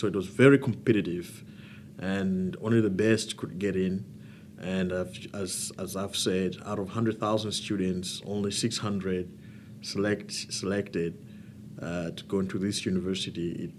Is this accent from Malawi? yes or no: yes; Malawi; I'm from Malawi.